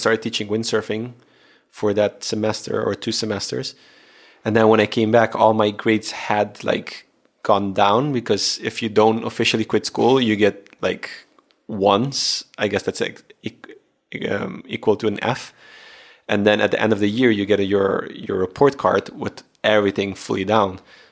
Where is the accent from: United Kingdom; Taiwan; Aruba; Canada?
Aruba; But then again, I am from Aruba. I do have the Aruban blood in me